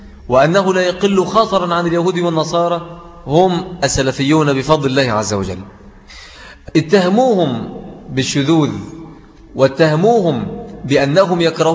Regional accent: Egypt; يعني لو النبي عندنا في مصر بقى كنا عملنا له مولد وعيد وبسطناه.

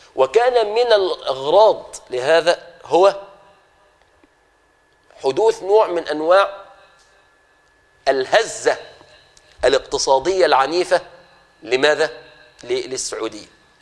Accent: Egypt; وفي بلادنا مصر على سبيل الخصوص.

